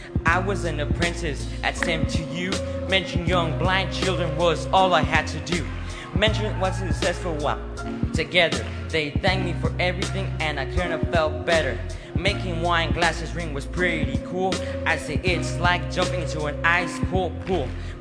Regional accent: McAllen, Texas, United States; I am from McAllen, Texas, and I will be a senior in high school this upcoming August.

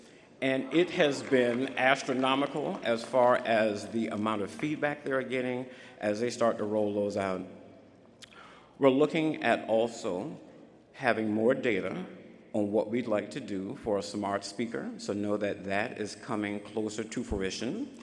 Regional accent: Southern United States, United States; For those who know me as a Southerner, I love to stay up late and talk.

